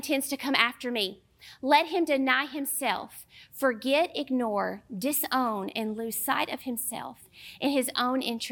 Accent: the South, United States; accent: southern; Because some of these nations, I wonder how they understand my southern accent.

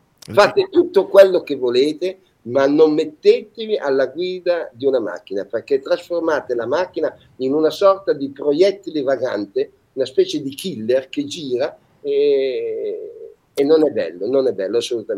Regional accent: Milan, Lombardy, Italy; E io ho avuto un'infanzia fantastica, in una zona meravigliosa

